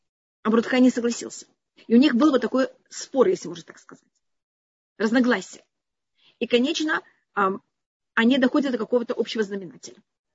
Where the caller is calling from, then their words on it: Jerusalem, Jerusalem District, Israel; Из Иерусалима.